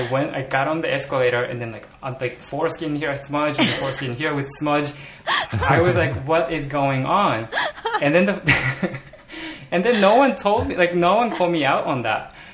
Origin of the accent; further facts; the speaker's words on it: Japan; English is a second language; I was born and raised in Japan. I went to, you know, public schools